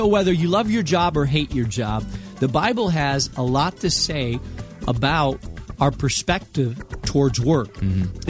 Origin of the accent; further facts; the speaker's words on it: Spain; also born or lived in France; Many of you know that I grew up in Spain.